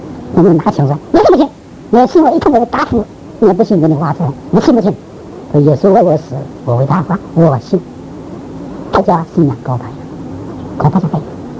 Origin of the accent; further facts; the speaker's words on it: Henan, China; 那河南呢，都是东来，那都是我老家